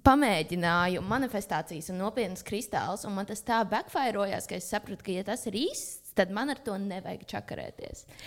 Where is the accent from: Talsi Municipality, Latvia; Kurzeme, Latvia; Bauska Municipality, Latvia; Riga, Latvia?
Riga, Latvia; born there; Rīgā es piedzimu Kaļazara slimnīcā, ir tāda